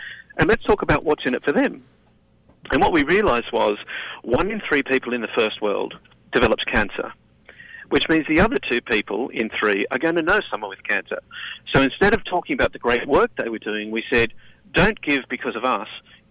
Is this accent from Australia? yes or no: yes; Australia; as you can tell from my accent, you know, I'm not an American, but I do a lot of business in the United States. I'm an Australian and I work all around the world